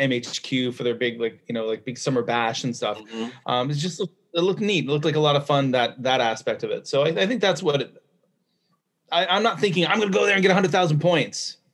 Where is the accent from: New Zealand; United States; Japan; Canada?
Canada; I'm from Canada, and when I can get back to Canada for summer holiday, my family lives in a border town. They live in Cornwall, Ontario